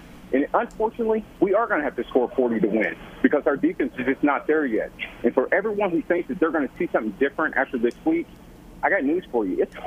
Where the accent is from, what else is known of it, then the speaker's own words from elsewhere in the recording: Indiana, United States; because he's from Indiana, I'm from Indiana, so I got to take up on him.